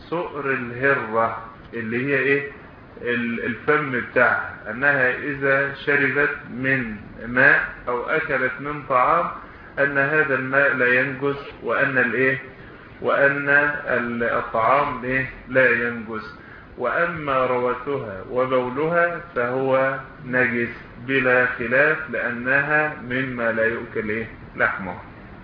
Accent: Egypt; وملأوا بلدتنا خصوصا مصر بهذه الاحتفالات،

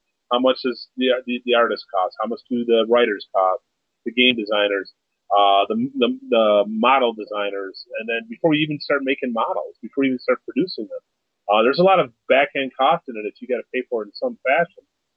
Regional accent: Saginaw, Michigan, United States; I'm from Saginaw, and I'm going back to Saginaw tomorrow.

